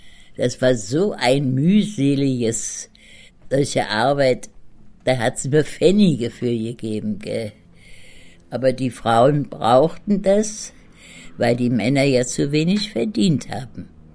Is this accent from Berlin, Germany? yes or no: yes; Berlin, Germany; Groß geworden bin ich in Berlin-Mariendorf und wie ich dann verheiratet war, sind wir nach Lankwitz gezogen, Berlin-Lankwitz.